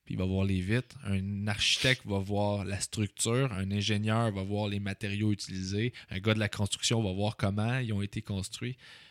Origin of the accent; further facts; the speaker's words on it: Sainte-Julie, Quebec, Canada; Sainte-Julie, ça arrive sud de Montréal.